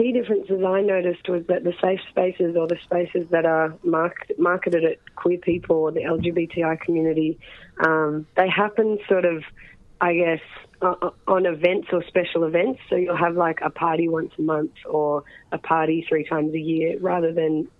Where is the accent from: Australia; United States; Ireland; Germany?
Australia; Sydney, New South Wales; I'm from Sydney, not Melbourne